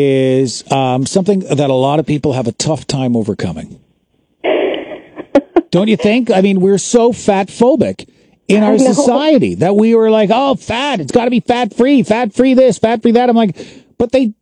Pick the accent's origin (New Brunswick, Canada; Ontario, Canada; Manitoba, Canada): Ontario, Canada; London; growing up in London, it's an island in the middle of farm country.